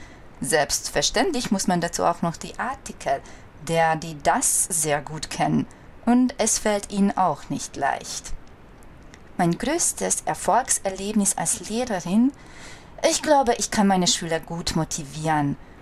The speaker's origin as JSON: {"language": "German", "region": "Budapest", "country": "Hungary", "second_language": "German", "moved": "as an adult", "lives_now": "Germany", "said": "Ich komme aus Budapest, aus Ungarn. Aber seit ein paar Jahren lebe ich mit meiner Familie in Deutschland, in Rheinland-Pfalz."}